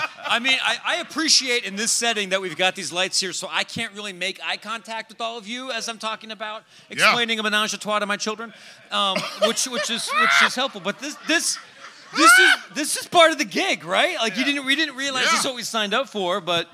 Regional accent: Chicago, Illinois, United States; I'm not going to come up here in front of you and God and everybody to say I'm from Naperville. No, I'm from Chicago.

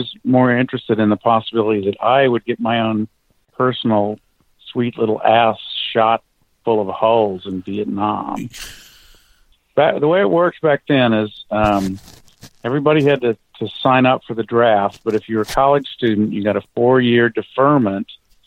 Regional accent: Missouri, United States; I would say that four was typical in the 50s, at least when I grew up in Missouri.

